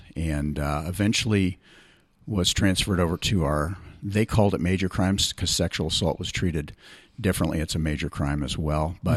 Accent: Palo Alto, California, United States; moved away as an adult; now in Redding, United States; So I grew up primarily down in the Bay Area, Palo Alto, and went all the way through graduation from college there and eventually worked there for about 5 years before I came to Redding.

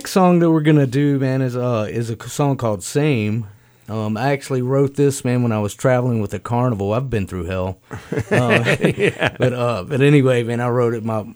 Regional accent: Port Norfolk, Virginia, United States; now in California, United States; I've been in California for about 15 years now. I'm from the East Coast, from Virginia, in this town called Port Norfolk.

